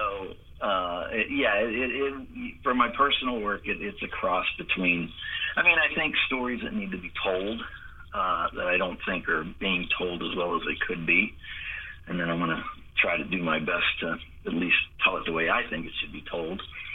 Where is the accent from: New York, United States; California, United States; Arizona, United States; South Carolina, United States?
South Carolina, United States; Beaufort; to Beaufort, South Carolina in 1974. I think I was about 13 years old at the time. And, you know, growing up in Beaufort, in my senior year in high school